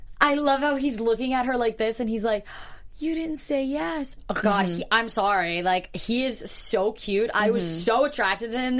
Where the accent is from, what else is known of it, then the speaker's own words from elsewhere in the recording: East Coast, United States; I mean, I'm from the East Coast, but this isn't the only reason why I love New York.